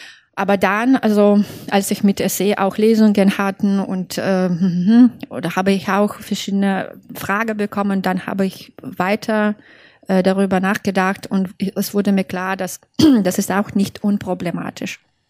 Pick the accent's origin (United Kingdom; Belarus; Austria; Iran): Belarus; first language Russian; German is a second language; dass also meine erste Sprache war russische Sprache, ja, obwohl wir sind alle bilingue in Belarus. Aber ich würde nie sagen, dass meine Muttersprache ist Russisch.